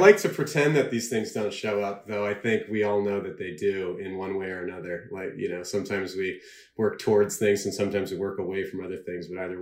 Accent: Mansfield, Connecticut, United States; also born or lived in Australia; I was born in Australia, but my folks moved us to Mansfield when I was really young. So that's, you know, when I think of where I was raised and where I grew up, it's definitely in that country wooded farm setting that is Eastern Connecticut.

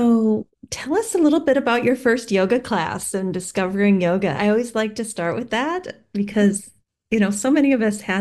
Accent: Minnesota, United States; I love knowing because I'm in Minnesota.

